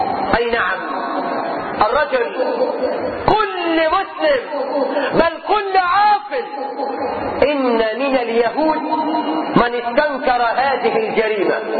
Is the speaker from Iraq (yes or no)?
no; Egypt; نحن كمصريين